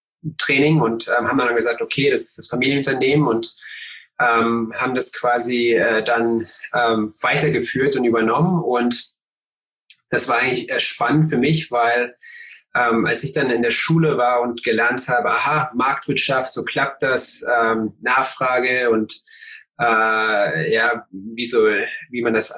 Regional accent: Cottbus, Brandenburg, Germany; Ja, ich bin in Cottbus aufgewachsen

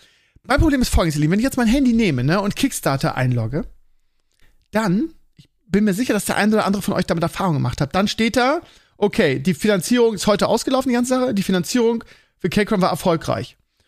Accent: Northern Germany, Germany; Als Norddeutscher sieht man das ein bisschen anders.

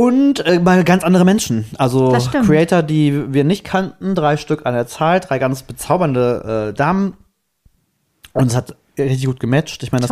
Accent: Germany; Also man ist ja als Deutscher, was das Bahnreisen angeht, immer so ein bisschen

